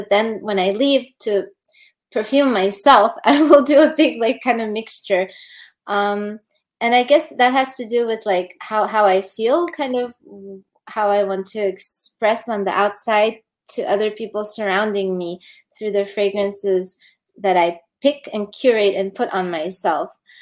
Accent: Slovenia; first language Slovene; English is a second language; But I mean, I speak Slovene, which is my mother tongue. Then Croatian, which is quite similar. English, Spanish, German

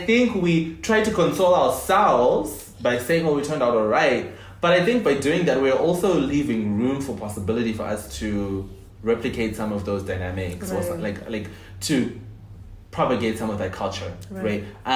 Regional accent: Harare, Zimbabwe; now in Johannesburg, South Africa; Slowly and interestingly, Harare. Mm-hmm. So I think those are some of the places I'm local to.

